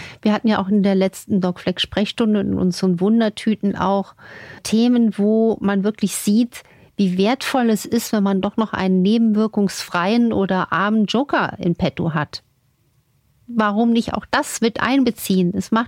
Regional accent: Saarland, Germany; Also auch bei uns zu Hause im Saarland gab es früher sehr, sehr viele Kneippbecken überall.

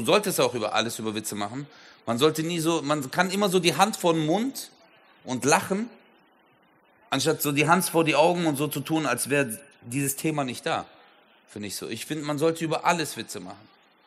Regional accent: Baden-Württemberg, Germany; Bei uns im Schwabenland sagt man immer junge Frau.

